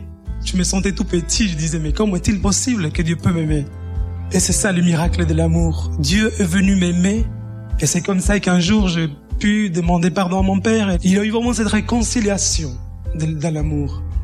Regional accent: Panama; Je suis originaire du Panama et lorsque j'étais adolescent, il y a eu vraiment de la haine et de l'amertume à l'égard de mon père.

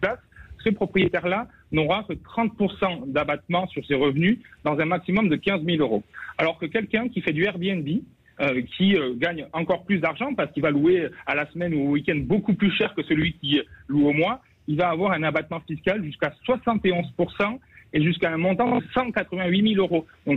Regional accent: Nouvelle-Aquitaine, France; je ne suis pas du Finistère, je suis du Pays Basque et du Béarn.

